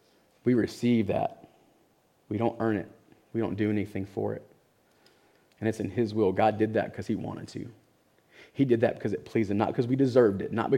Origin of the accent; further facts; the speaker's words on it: United States; we come from Cherokee County, and man, the drug problem there is real, and it's bad.